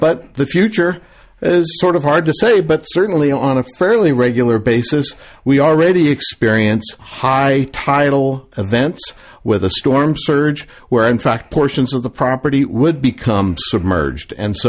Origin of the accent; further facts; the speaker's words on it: San Francisco, California, United States; I grew up in San Francisco and started sailing on San Francisco Bay as a teenager.